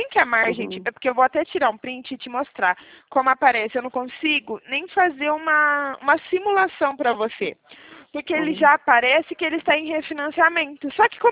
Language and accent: Portuguese; Limeira, São Paulo, Brazil; Eu falo de Limeira